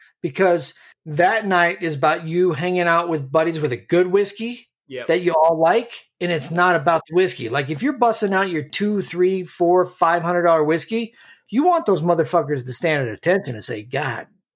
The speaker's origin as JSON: {"language": "English", "region": "Colorado", "country": "United States", "said": "I'm from Colorado, and I just gained a whole bunch more respect for Texas."}